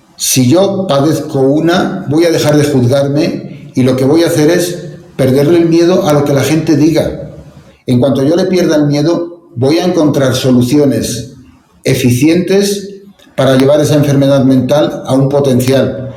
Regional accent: Spain; sobre todo eso sucede mucho en Europa, en mi país, en España

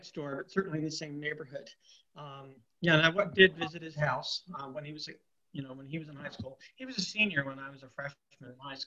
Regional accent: California, United States; I grew up in Silicon Valley. And when I say that, I don't mean just simply that I was in physically the same place.

